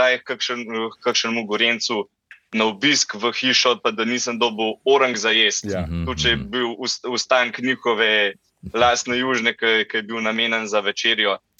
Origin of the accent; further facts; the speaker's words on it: Jesenice, Upper Carniola, Slovenia; born there; Rojen sem bil na Jesenicah. Nekak se to tudi malo sliš po moji govorici, da polovico družine imam iz Jesenic prav. Torej, oba dva stara starša sta iz Jesenic, mam iz Jesenic